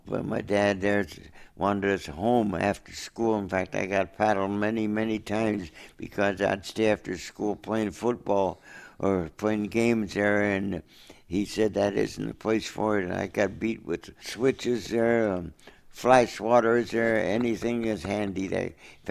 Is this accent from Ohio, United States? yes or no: yes; Mogadore, Ohio, United States; Mogadore, Mogadore. That's a little town, suburb of Akron, Ohio, northern Ohio. But this is a small town. I think its population was 2,100.